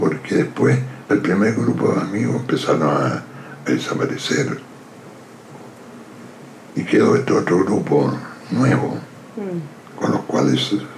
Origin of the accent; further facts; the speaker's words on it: Chile; moved away; yo aparecía como subdirector chileno. Eso no les gustó a los nuevos propietarios. Entonces informaron que si yo estaba cuando ellos se hacían cargo, me iban a echar, porque no querían ningún chileno.